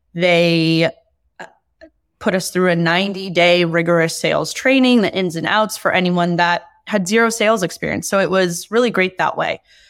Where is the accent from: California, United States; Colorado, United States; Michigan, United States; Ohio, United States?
California, United States; San Francisco; also born or lived in Spain; So after college, I actually lived in Spain for a few years. I was teaching English. And I'm from San Francisco